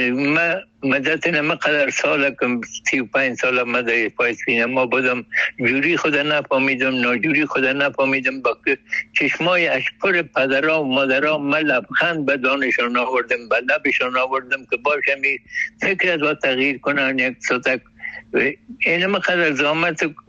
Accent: Kabul, Afghanistan; 44 هستم. دیگه تا بالم دمی شهر خرابات دمی شهر کونی کابل ولایتم هست، مدبوط نایی اول دمی کوچی خرابات بین هنرمند ها تبلو شده، ما تا بالم به حساب هنرمند هستم.

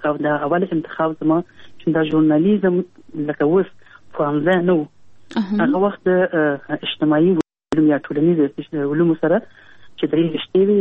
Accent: Kabul, Afghanistan; ما زه په کابل کې پیدا یم.

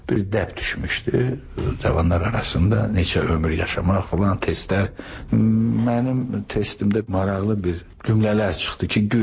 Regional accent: Khankendi, Karabakh, Azerbaijan; born there; Mən anadan olmuşam Xankəndində.

